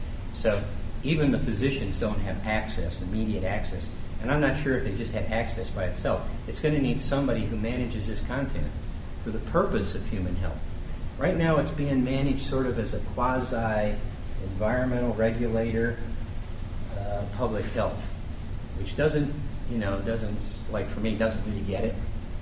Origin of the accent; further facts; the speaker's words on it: Louisville, Kentucky, United States; And I come from Louisville, Kentucky. You know what Louisville's noted for? The tobacco industry.